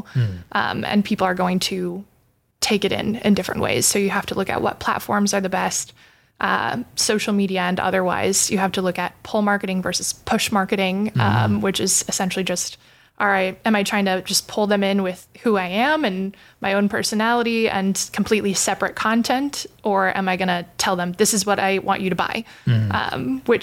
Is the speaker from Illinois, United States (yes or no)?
no; California, United States; now in Bellingham, United States; I'm a freelance writer and editor, and I'm from SoCal, but I live in Bellingham, and that is home.